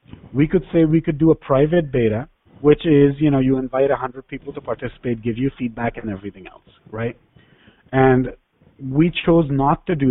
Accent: India; English is a second language; But being Indian, one of the things that I've realized is there's a hidden mission behind this, and that is to showcase India as the global superpower for IT and related services.

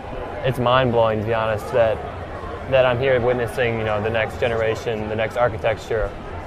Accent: Flint, Michigan, United States; I'm from Flint, Michigan.

